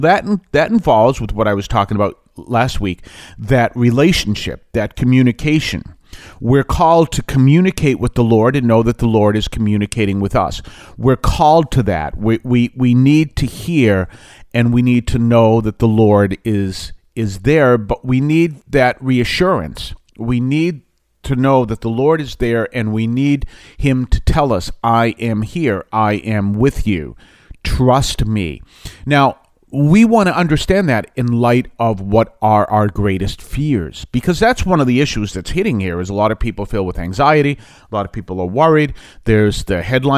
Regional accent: Weymouth, Massachusetts, United States; I didn't grow up in a farming economy. I grew up in Weymouth, Massachusetts.

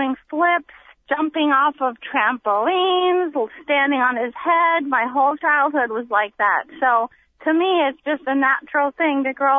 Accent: Carol City, Florida, United States; born there; I was born in Carroll City in the ghetto.

